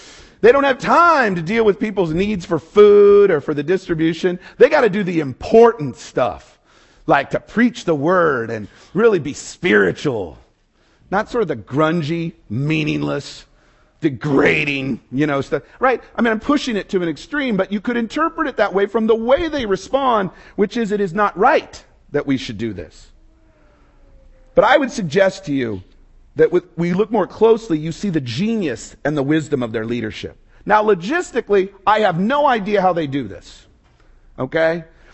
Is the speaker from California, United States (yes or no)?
yes; Los Angeles, California, United States; You know, it's LA. I stopped telling people I was from Los Angeles. I just said, I'm from elsewhere, you know.